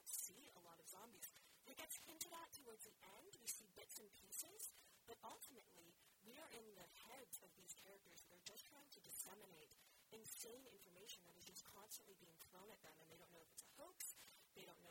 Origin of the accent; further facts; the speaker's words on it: Montreal, Quebec, Canada; when I was a kid, I actually spent part of my childhood growing up in Montreal. And then I actually went back to Montreal to do my undergrad degree and actually stay on for another year and work and live